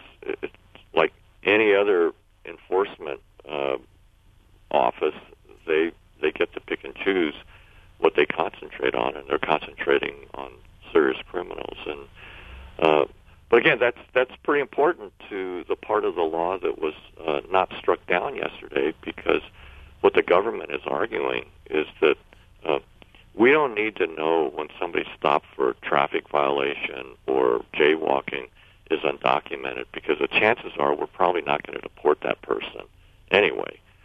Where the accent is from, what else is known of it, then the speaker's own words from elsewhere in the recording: Arizona, United States; Well, you know, it just happens that I am from Arizona and I travel there often.